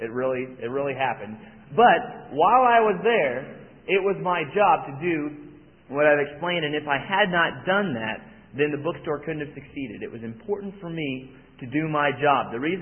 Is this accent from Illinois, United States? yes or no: no; Manhattan, Kansas, United States; I grew up in Manhattan, Kansas. I was homeschooled, I guess